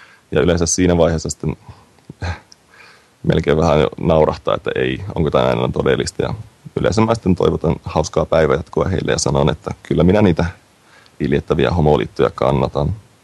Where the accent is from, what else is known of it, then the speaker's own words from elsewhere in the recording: Oulu, North Ostrobothnia, Finland; Mä oon ihan Oulusta, on koko elämäni on täällä Oulussa asunut.